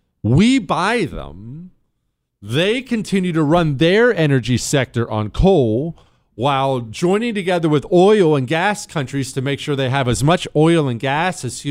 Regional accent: Bozeman, Montana, United States; Spent a bunch of time there when I grew up in Bozeman.

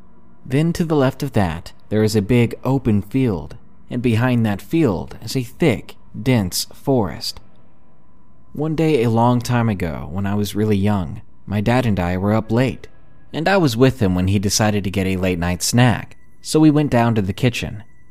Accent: England, United Kingdom; I'm from England, and my US geography isn't great

